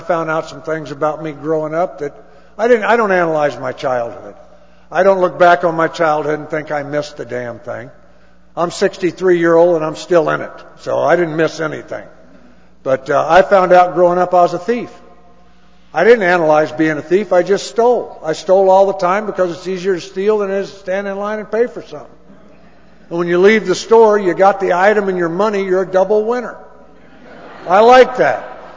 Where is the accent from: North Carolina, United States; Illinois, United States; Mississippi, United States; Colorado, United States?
Illinois, United States; Danville; I grew up in Danville, Illinois, and I had a tremendous childhood.